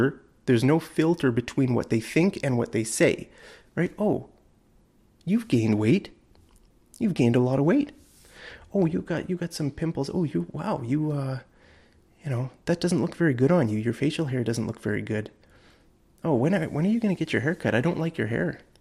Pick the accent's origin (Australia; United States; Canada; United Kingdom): Canada; as a Canadian, that was so weird.